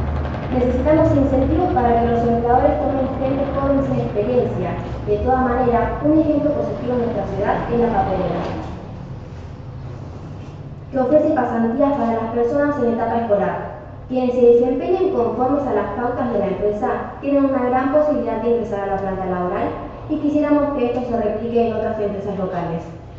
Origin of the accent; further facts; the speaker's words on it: San Andrés de Giles, Buenos Aires Province, Argentina; nosotros los jóvenes somos de San Andrés de Giles. Elegimos estar acá, queremos estar acá y también nos gustaría poder estudiar y trabajar acá. Porque es la ciudad en cual nacimos, la cual amamos y la cual elegimos estar.